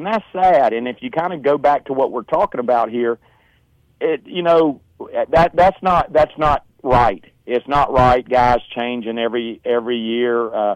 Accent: Hattiesburg, Mississippi, United States; And he and I grew up together here in Hattiesburg.

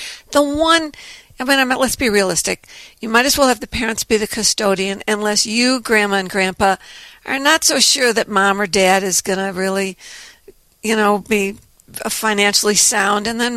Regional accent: Chicago, Illinois, United States; Well, sure, because I grew up on the North Side, but I'm just basically a Chicago sports fan.

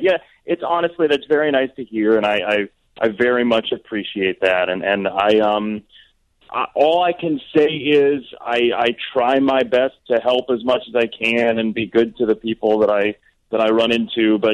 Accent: Chicago, Illinois, United States; And I grew up on the South Side, so I was a Sox fan through and through.

